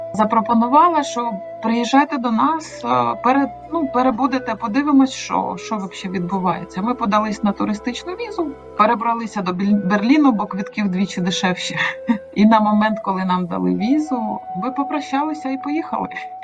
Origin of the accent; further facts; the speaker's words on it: Odesa, Odesa Oblast, Ukraine; accent: Odesa Ukrainian; also born or lived in Kyiv; як можна почути з мого акценту, я із Одеси. У мене одеська українська. Я прожила 15 років в Києві, і лютому 22-го року я жила з трьома дітьми.